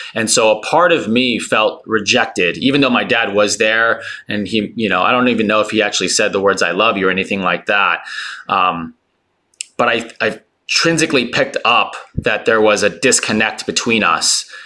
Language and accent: English; California, United States; also born or lived in Taipei, Taiwan; I was born in Taipei, Taiwan, grew up there until I was five, until we moved to California after my parents separated.